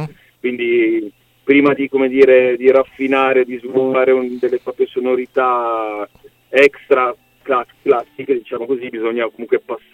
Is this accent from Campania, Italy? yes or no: no; Pregnana Milanese, Lombardy, Italy; Vicino a Ro, noi siamo cresciuti a Pregnana Milanese, tra l'altro Nico adesso vive anche lui a Pregnana Milanese, uh-huh. Quindi l'Interland Milanese.